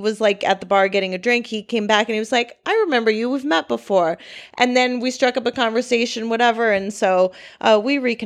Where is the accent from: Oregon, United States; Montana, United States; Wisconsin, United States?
Wisconsin, United States; I'm from Wisconsin. Lots of people don't travel.